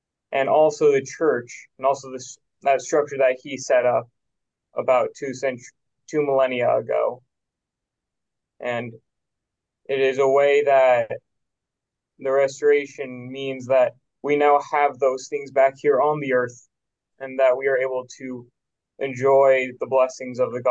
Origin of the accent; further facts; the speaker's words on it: Cedar Hills, Utah, United States; I'm from Cedar Hills, Utah, about 20 to 30 minutes north of Provo, Utah.